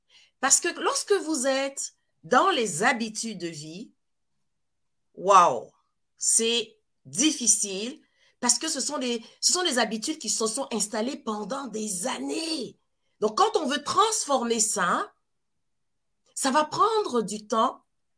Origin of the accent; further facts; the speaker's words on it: Côte d’Ivoire; Je suis originaire de la Côte d'Ivoire.